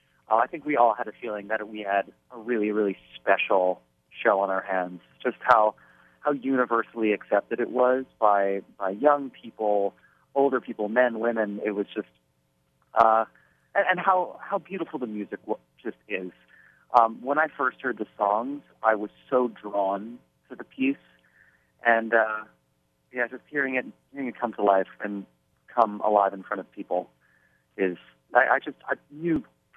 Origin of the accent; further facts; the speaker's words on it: Philadelphia, Pennsylvania, United States; And I'm from Philly originally